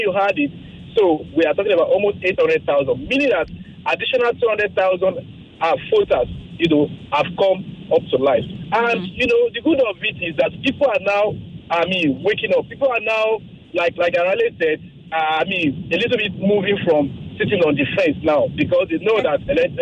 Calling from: Ikeja, Lagos, Nigeria; from Ikeja.

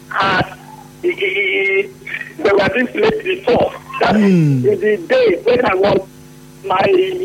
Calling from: Port Harcourt, Rivers, Nigeria; I'm coming from Port Harcourt.

